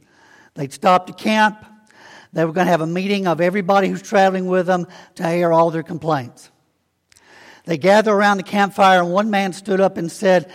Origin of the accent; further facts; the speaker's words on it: Alabama, United States; Most of you know I grew up in Alabama